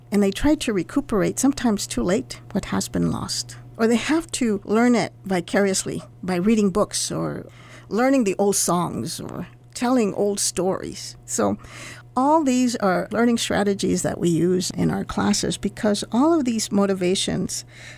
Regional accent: El Paso, Texas, United States; having been born and raised in El Paso and being in such a border area where now El Paso is completely a bilingual, bicultural, binational border town.

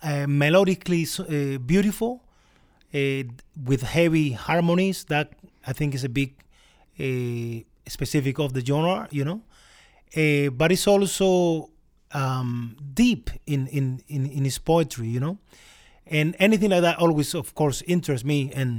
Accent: Cuba; now in Canada; I didn't listen to his music when I was growing up in Cuba.

